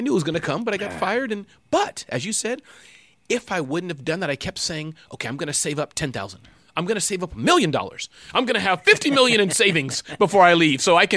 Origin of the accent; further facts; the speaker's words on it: Brooklyn, New York, United States; I grew up in Brooklyn.